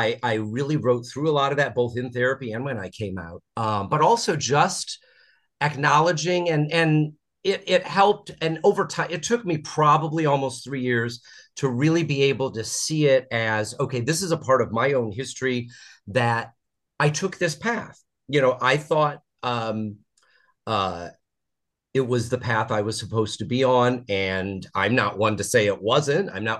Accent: South Bend, Indiana, United States; now in Chicago, United States; I'm from South Bend, Indiana, originally, which is an easy 2-hour train ride. So I'd come to Chicago since I was a kid.

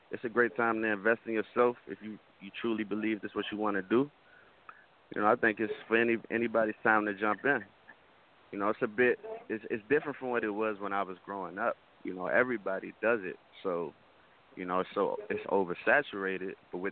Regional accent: Louisiana, United States; I'm Cajun, man.

